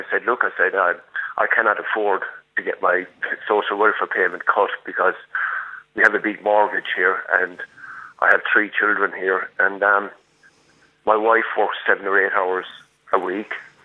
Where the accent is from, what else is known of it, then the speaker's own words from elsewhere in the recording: Limerick, Munster, Ireland; In a village here in County Limerick. I'm from Limerick City myself, but we bought a house out here in 2007.